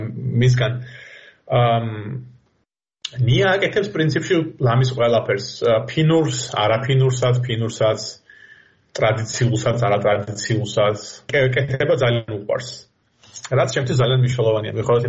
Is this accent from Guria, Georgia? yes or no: no; Batumi, Adjara, Georgia; დავიბადე და გავიზარდე ბათუმში